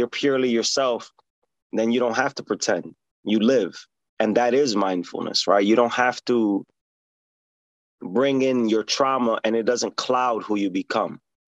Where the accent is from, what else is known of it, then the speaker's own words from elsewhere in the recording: New York City, New York, United States; We're both from New York City. I love to watch people on the train.